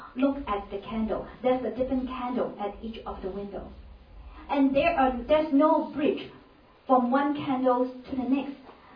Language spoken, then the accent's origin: English; Hong Kong; born there; I'm a Chinese that I was born in Hong Kong, and I am sure I am a girl, okay, a woman.